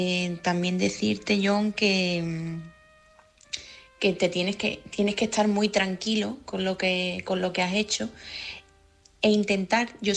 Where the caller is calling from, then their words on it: Seville, Andalusia, Spain; corresponsal de Sevilla.